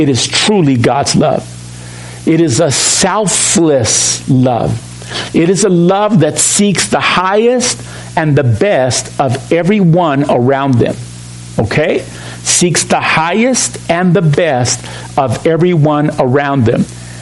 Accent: Mexico; I use this illustration because I'm from Mexico.

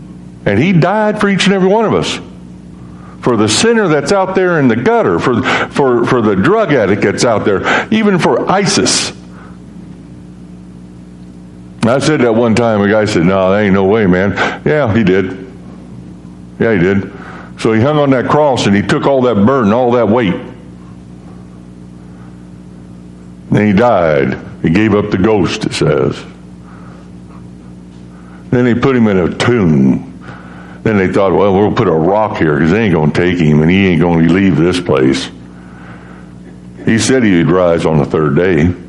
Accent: Toledo, Illinois, United States; I'm from Toledo, Illinois.

